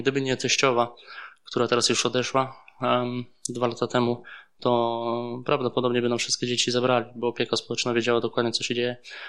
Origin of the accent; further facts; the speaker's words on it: Hamburg, Germany; now in Poland; Wychowałem się w Hamburgu